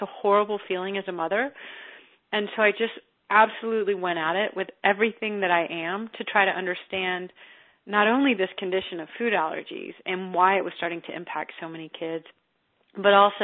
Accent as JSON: {"language": "English", "region": "Texas", "country": "United States", "tie": "born or raised there", "said": "I grew up in Texas and wasn't a foodie."}